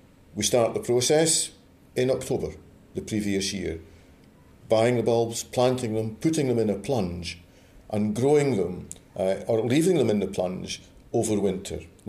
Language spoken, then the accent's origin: English; Scotland, United Kingdom; but then I'm a Scot and that's happy and a grand time to do it